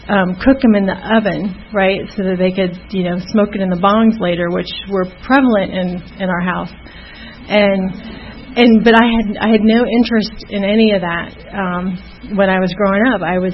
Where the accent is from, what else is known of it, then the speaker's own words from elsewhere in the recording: Ohio, United States; But anyway, I grew up in Ohio